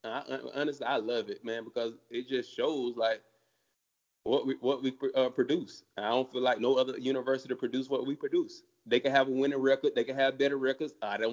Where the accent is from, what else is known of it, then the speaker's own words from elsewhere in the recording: Florida, United States; And I'm from Florida. I'm from Polk County, Central Florida. It's rough up here